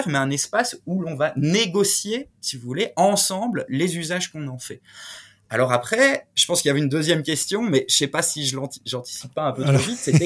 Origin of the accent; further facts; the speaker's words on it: Liège, Wallonia, Belgium; il y en a eu une à Liège, comme je suis liégeois